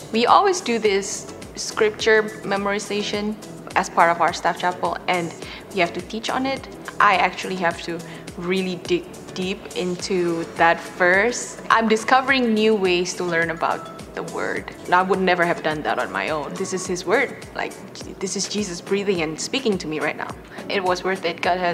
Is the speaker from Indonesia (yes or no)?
yes; Indonesia; moved away as an adult; now in United States; I'm from Indonesia. I have been in Oklahoma for 6 years now.